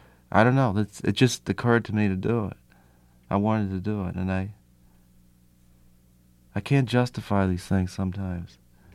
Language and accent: English; Nashville, Tennessee, United States; I mean, the Grand Ole Opry is right there. I'd love to do it. If it wasn't my hometown, I probably would have done it by now.